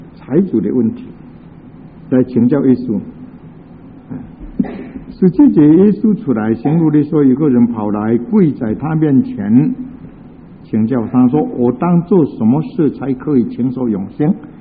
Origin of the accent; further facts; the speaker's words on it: China; 以前我们小时候像一些乡下地方啊